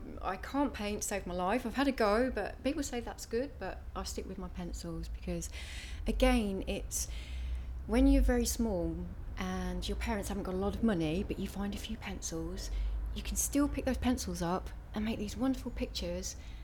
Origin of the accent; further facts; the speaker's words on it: Northampton, East Midlands, United Kingdom; I'm 39, and I'm from Northampton.